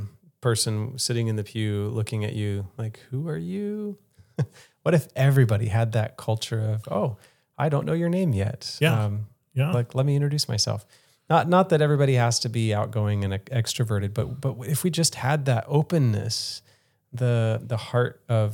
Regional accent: Powderly, Kentucky, United States; one of the best memories, clearest memories I have of my home church growing up in Powderly, Kentucky.

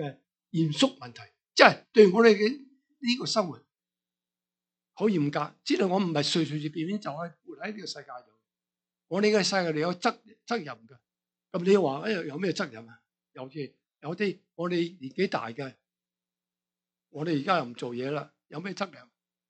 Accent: China; 我哋中国人咧，中国人

